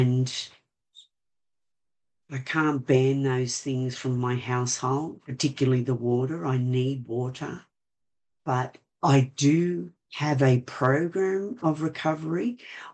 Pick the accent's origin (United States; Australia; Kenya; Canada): Australia; Sydney, New South Wales; I'm from Sydney in Australia.